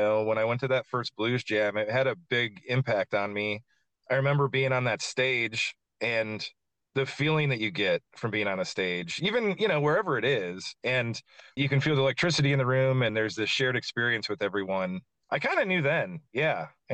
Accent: LaPorte, Indiana, United States; lived in my hometown in LaPorte, Indiana. And the whole time I was growing up, he lived there.

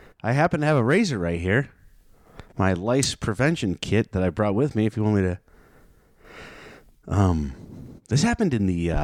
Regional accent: United States; No, I'm an American.

